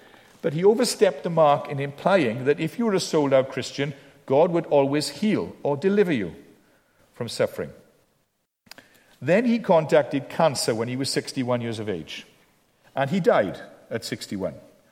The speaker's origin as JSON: {"language": "English", "region": "Wales", "country": "United Kingdom", "said": "I'm not given to much emotion, even though I'm a Welsh person."}